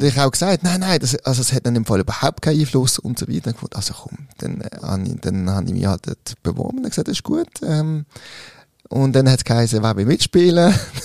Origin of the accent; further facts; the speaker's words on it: Basel-Stadt, Switzerland; accent: Basel German; hey, wow, ich habe einen baseldeutschen Dialekt.